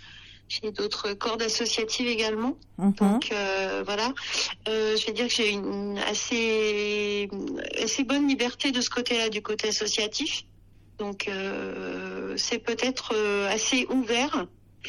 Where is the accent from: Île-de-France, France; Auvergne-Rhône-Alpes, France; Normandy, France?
Auvergne-Rhône-Alpes, France; Pressins; Mais moi, je suis originaire de Pressin.